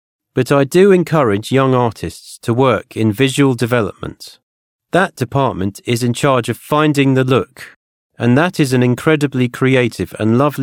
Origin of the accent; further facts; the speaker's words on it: Birmingham, West Midlands, United Kingdom; Well, I grew up in Birmingham, in the UK